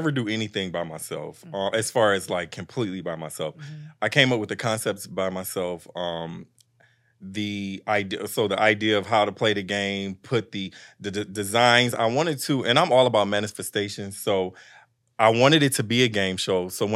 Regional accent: Cleveland, Ohio, United States; I'm from Cleveland, Ohio, so I would be in Cleveland, going out to investors

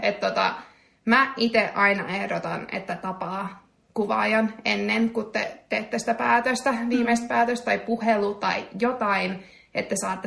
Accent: Israel; also born or lived in United Kingdom; now in Finland; Mä kasvoin Israelissa ja sitten muutin Britteihin, jossa mä tapasin mun miehen. Ja muutettiin Suomeen pari vuotta sitten.

